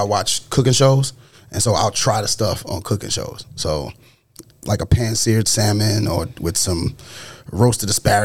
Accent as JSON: {"language": "English", "town": "Brooklyn", "region": "New York", "country": "United States", "said": "And I'm from the only borough that counts. I'm from Brooklyn."}